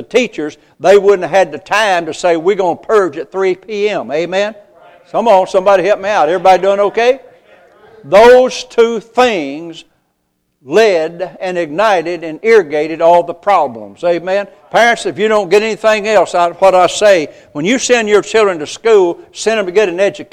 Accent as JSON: {"language": "English", "country": "United States", "said": "We're American folks. We have our problems. We have a lot to praise the Lord for."}